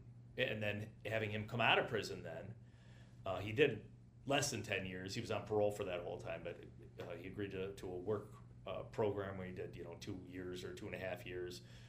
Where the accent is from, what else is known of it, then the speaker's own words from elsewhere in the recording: Buffalo, New York, United States; born there; also born or lived in Austin, Texas; Born in Buffalo.